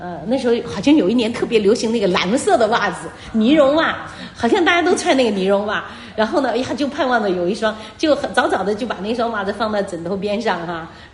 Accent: northern China, China; 像我们是南方人哈、啊，在长在北方

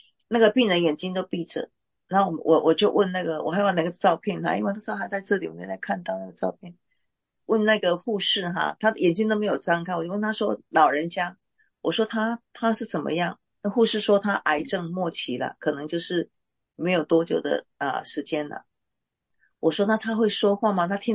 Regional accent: Xiamen, Fujian, China; 厦门就是我的家乡啊。

